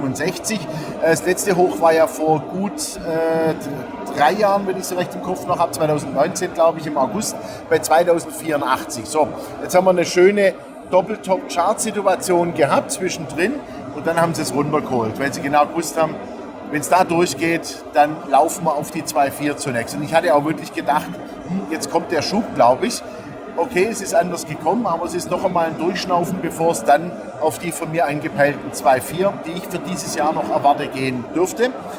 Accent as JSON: {"language": "German", "town": "Stuttgart", "region": "Baden-Württemberg", "country": "Germany", "tie": "born there", "said": "Also erstmal Stuttgart ist meine Geburtsstadt, ja, habe ich ja auch lange, lange genug gelebt und es ist immer wieder schön, mal heimzukommen"}